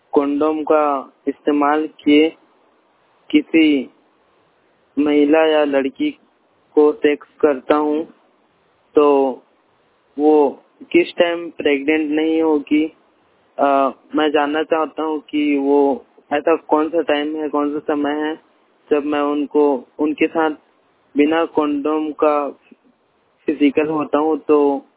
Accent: Chhattisgarh, India; और मैं छत्तीसगढ़ से हूँ।

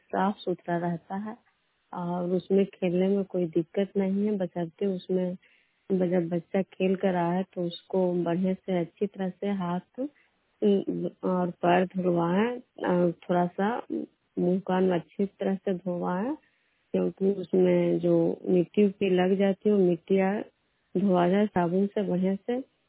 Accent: Bishnupur, Bihar, India; मैं बिष्णुपुर ग्राम खुदरा पंचायत नालंदा जिला नवनसा प्रखंड के निवासी हूँ।

